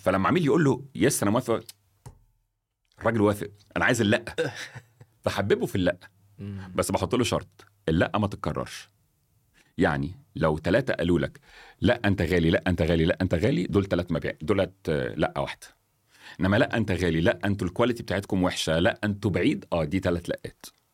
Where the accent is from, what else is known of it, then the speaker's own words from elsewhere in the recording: Egypt; عشان في مصر عندنا التجاره والبيزنس، عندنا في مصر المثل يقول لك ايه